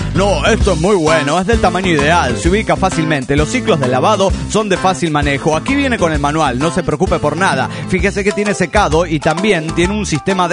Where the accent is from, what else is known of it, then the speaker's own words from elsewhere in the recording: Bella Unión, Artigas, Uruguay; de Bella Unión, República Oriental del Uruguay.